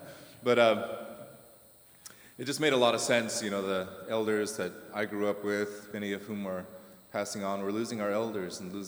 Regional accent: Arctic Village, Alaska, United States; many of the elders I grew up with in Arctic Village.

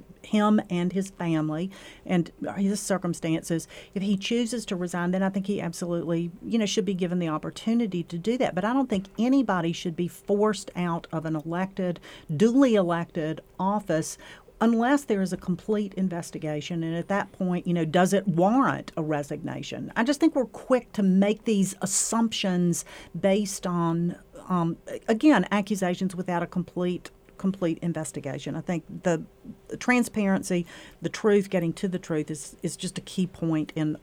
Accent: Atlanta, Georgia, United States; I grew up in Atlanta, went to college in North Carolina.

